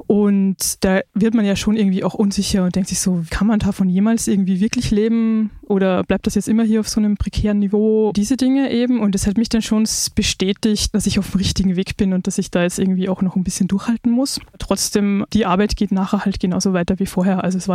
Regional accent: Linz, Upper Austria, Austria; Ich komme ja aus Linz in Österreich und da gibt es in dem Vorort von Linz so eine kleine Stadt namens Leonding, aus der mein Vater kommt.

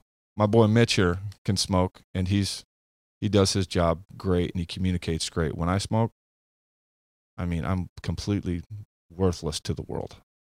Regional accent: Utah, United States; moved away as an adult; Thought if I change the scenery and go out to Phoenix from Utah, go to Motorcycle Mechanics Institute, get away from some of it, that might help.

